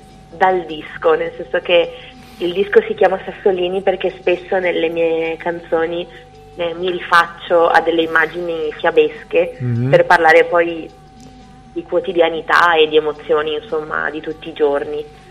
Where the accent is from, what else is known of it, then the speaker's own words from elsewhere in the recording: Padua, Veneto, Italy; sono una cantautrice, sono di Padova.